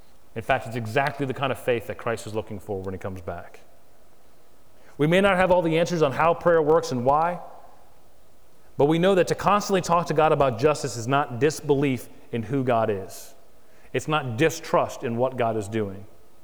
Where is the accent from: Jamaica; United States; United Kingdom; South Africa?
United States; Florida; I don't speak a word of Spanish. I grew up down in South Florida, and so in high school, I was very smart and took French.